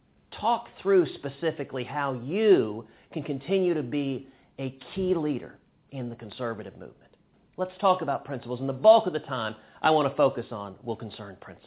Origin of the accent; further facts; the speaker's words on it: Houston, Texas, United States; In high school, growing up in Houston, I got involved with a group that was called the Free Enterprise Institute.